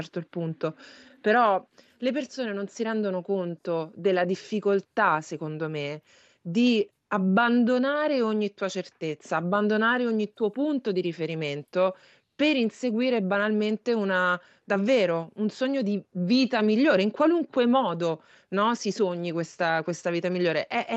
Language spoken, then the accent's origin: Italian; Ciampino, Lazio, Italy; sono della provincia di Roma, sono di Ciampino, e vengo da una famiglia molto molto semplice.